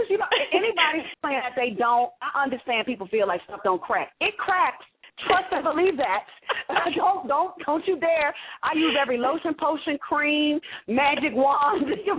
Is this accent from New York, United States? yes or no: no; Detroit, Michigan, United States; Although I'm from Detroit, I never had a weave or a wig.